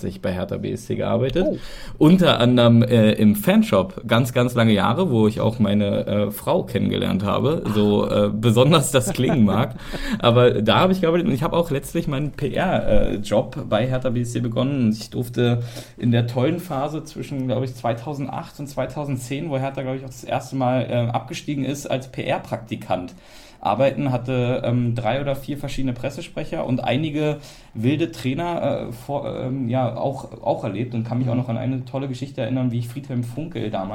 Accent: Berlin, Germany; born there; Ich bin in Berlin geboren

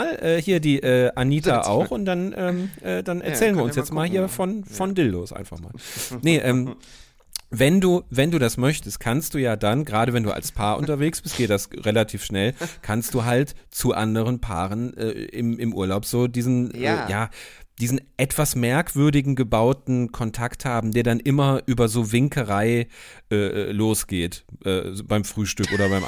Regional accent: Turin, Piedmont, Italy; German is a second language; Nee, ich habe doch kaum Dialekt, oder? Und wir kommen aus Turin

